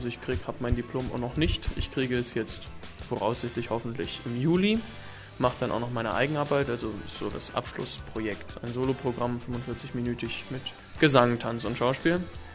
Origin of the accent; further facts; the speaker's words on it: Bremen, Germany; born there; also born or lived in United States / Flensburg; Ich bin in Bremen geboren, bin dann recht viel umgezogen durch die Arbeit meines Vaters, weil mein Vater bei der Bundeswehr ist oder war. Hab lange Zeit in Amerika gelebt und dann die letzten Jahre vor meinem Studium in Flensburg verbracht